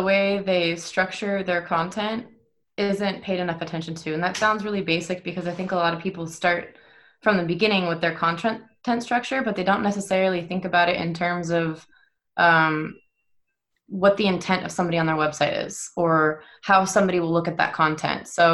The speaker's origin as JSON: {"language": "English", "region": "West Coast", "country": "United States", "said": "It broke down on the East Coast, and I'm from the West Coast, so I was 3,000 miles away from home"}